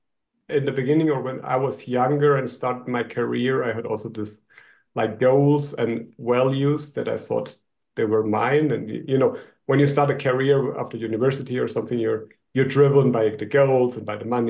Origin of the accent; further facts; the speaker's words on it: Germany; English is a second language; So I'm from Germany. So most of my life I lived and worked in Germany.